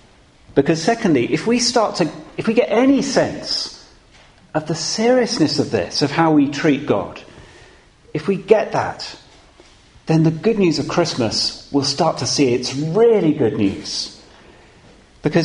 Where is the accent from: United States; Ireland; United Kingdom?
United Kingdom; England; Now, of course, being very English, we don't say anything at all.